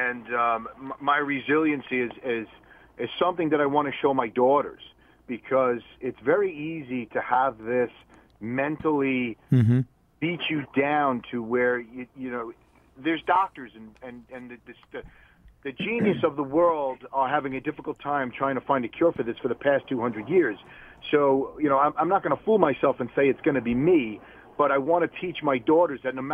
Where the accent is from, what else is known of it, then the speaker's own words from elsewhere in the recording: New York, United States; But this is all I do know how to do as a New Yorker.